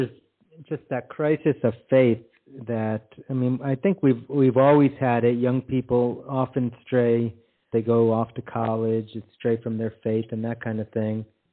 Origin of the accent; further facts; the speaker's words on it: West Paterson, New Jersey, United States; now in Texas, United States; I grew up in West Paterson, New Jersey.